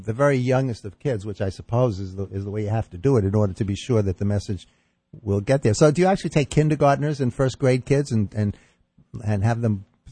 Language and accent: English; New York City, New York, United States; I grew up in the Bronx, which is part of New York City. It's definitely urban.